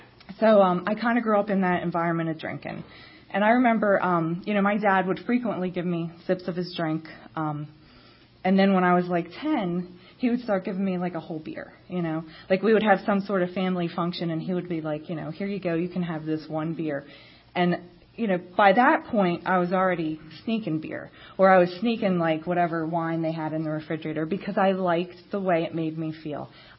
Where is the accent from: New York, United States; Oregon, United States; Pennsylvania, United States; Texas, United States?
Pennsylvania, United States; Chester; And I grew up in Chester, Pennsylvania.